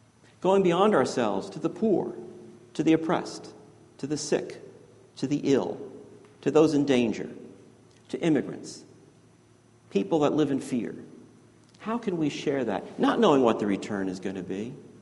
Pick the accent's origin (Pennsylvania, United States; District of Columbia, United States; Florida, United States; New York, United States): New York, United States; Yonkers; I grew up in Yonkers, New York. Heard me say that before. Just north of the Bronx.